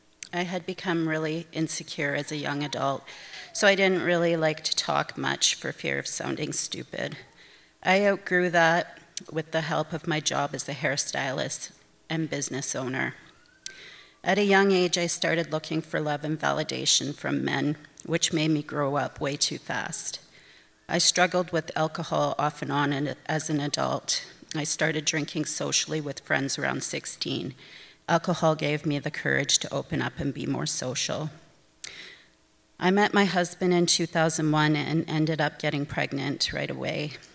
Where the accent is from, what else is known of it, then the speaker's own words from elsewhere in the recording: Alberta, Canada; I grew up in Alberta and I'm 51 years old. I was raised in a strong Catholic household and religion was a big part of my life until I was 18.